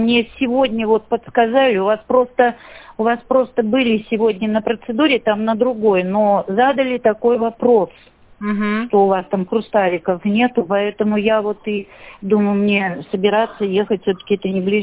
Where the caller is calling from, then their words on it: Anzhero-Sudzhensk, Kemerovo Oblast, Russia; Девушка, это я вам звоню из Анжеро-Судженска.